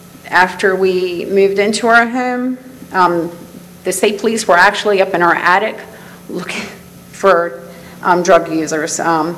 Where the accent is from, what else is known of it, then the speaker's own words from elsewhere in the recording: Milford, United States; You know, it's I was born and raised in Milford.